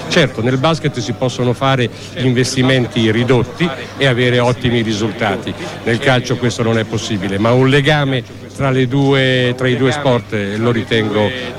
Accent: Ancona, Marche, Italy; Da anconetano mi sono dovuto rassegnare al fatto che in città non ci sono le forze economiche per poter fare una squadra di alto livello.

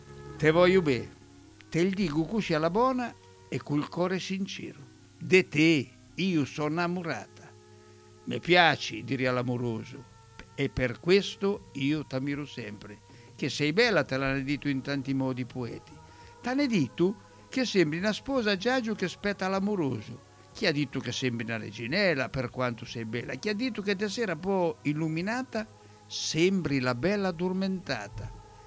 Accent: Ancona, Marche, Italy; so d'Ancona e me ne vanto.

